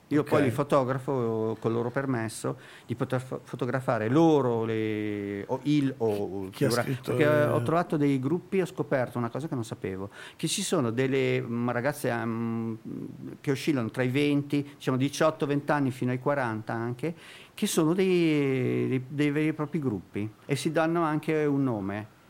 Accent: Milan, Lombardy, Italy; born there; Ho 61 anni, sono nato qui, avendo origini metà lombarde e metà napoletan-calabresi, però sono nato a Milano e sento Milano, una Milano a cui tuttora voglio bene

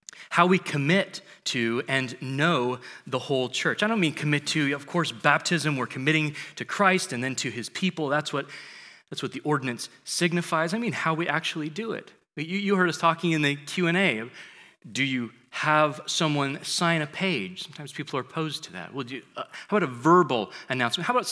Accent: Spokane, Washington, United States; I'm from Spokane. That's in Washington, okay?

